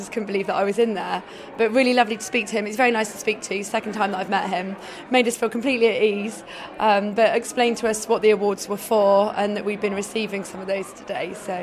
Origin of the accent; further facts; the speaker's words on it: Portland, South West England, United Kingdom; I'm from Portland in Dorset